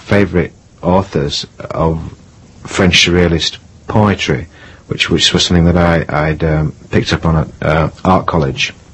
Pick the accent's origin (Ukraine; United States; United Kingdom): United Kingdom; Leeds, Yorkshire and the Humber; moved away as an adult; now in London, United Kingdom; I was born in Leeds, and I went to school and college there. And I left art college in 1965, and I came to live in London.